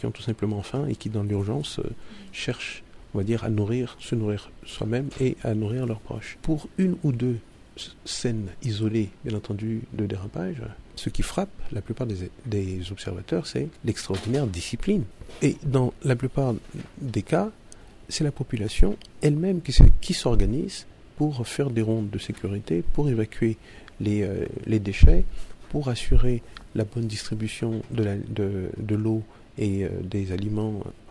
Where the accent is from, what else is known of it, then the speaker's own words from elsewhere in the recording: Haiti; moi en tant qu'Haïtien, je ne militerai pas pour cette solution.